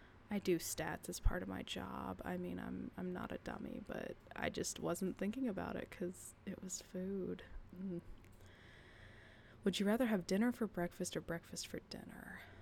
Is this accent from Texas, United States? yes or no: yes; San Antonio, Texas, United States; So I grew up in South Texas, San Antonio specifically